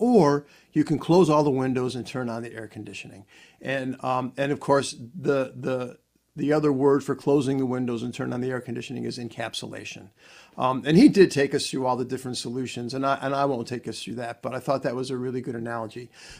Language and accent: English; Chicago, Illinois, United States; This approach is the one that I grew up with, but I grew up in Chicago where, you know, we did not have these intense days of heat.